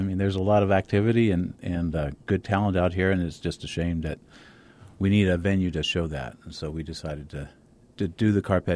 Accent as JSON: {"language": "English", "town": "Albuquerque", "region": "New Mexico", "country": "United States", "lives_now": "Tucson, United States", "said": "And I'm from Albuquerque. I'm living in Tucson now."}